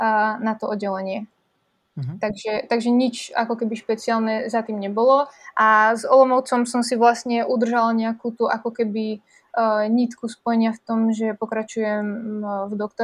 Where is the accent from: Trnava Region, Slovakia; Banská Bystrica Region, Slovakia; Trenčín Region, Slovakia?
Banská Bystrica Region, Slovakia; Banská Štiavnica; A tiež určite dôležitý faktor bol to, že ja som z Banskej Štiavnice